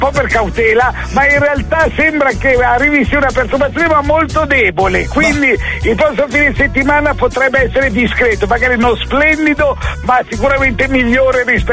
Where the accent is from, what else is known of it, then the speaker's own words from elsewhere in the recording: Milan, Lombardy, Italy; però io sono di Milano